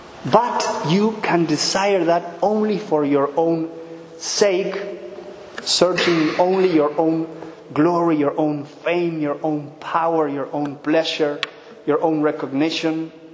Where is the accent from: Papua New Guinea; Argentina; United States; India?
Argentina; I'm from Argentina, for those who don't know me … I have been serving here only for a couple of months.